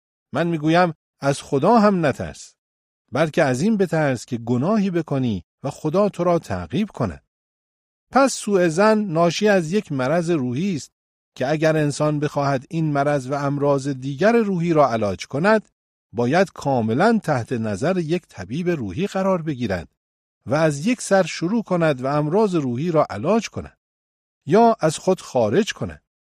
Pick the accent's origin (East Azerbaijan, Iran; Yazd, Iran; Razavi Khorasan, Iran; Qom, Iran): Razavi Khorasan, Iran; Mashhad; گفتم نه، من اهل مشهدم ولی با تهرانی‌ها هم حجره هستم.